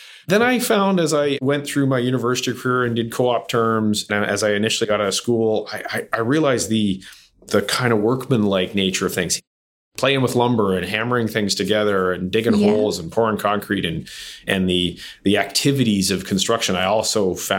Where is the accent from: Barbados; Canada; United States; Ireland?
Canada; Toronto, Ontario; Actually, I grew up in and around Toronto.